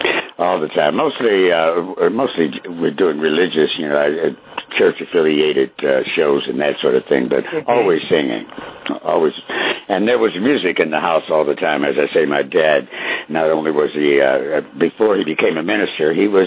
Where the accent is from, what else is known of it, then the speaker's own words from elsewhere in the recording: Wichita, Kansas, United States; born there; also born or lived in Pratt / St. Louis / Bakersfield; Well, I was actually born in Wichita, Kansas, but as I say, my dad turned minister from musician to a minister when I was like 3 years old.